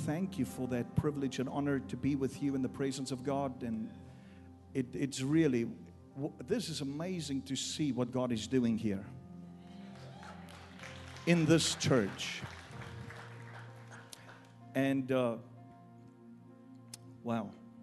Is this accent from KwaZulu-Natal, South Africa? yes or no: no; Cape Town, Western Cape, South Africa; I am a South African. I'm from South Africa. And I live in Cape Town. Right there on the tip of the continent of Africa